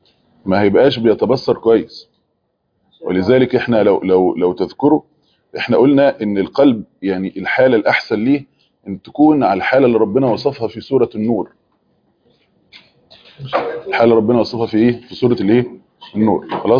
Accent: Egypt; احنا مصر ما يعرفوش الحر الشديد وما يعرفوش البرد الشديد

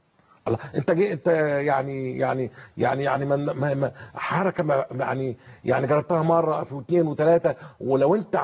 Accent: Giza, Giza Governorate, Egypt; ابص الاقي عندنا في المنطقه، انا من الجيزه مثلا

